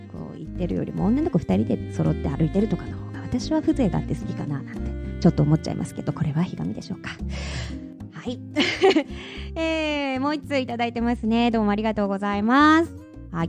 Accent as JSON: {"language": "Japanese", "town": "Ise", "region": "Mie", "country": "Japan", "tie": "born or raised there", "said": "伊勢だけの、私の地元伊勢だけの行事事だったらしく"}